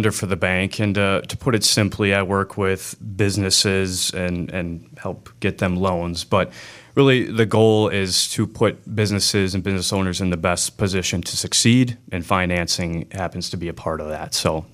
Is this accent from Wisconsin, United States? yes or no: yes; Beaver Dam, Wisconsin, United States; Yeah, so I'm actually born and raised in Beaver Dam and went to school at UW-La Crosse.